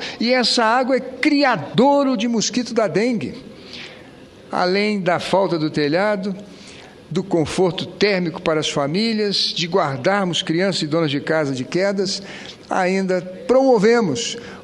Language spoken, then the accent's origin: Portuguese; Brazil; Sou do Brasil.